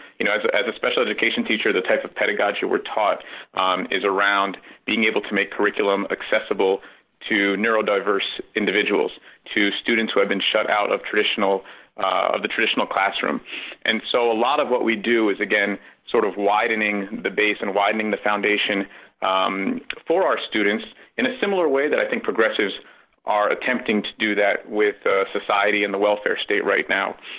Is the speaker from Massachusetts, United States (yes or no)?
no; Mount Vernon, New York, United States; I grew up in Mount Vernon, which I mentioned before is a very diverse city.